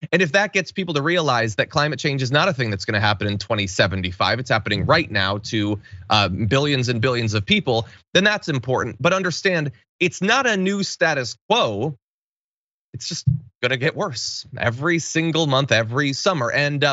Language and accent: English; Connecticut, United States; now in Los Angeles, United States; It doesn't seem like in LA it's nearly as common as it was, you know, growing up in Connecticut.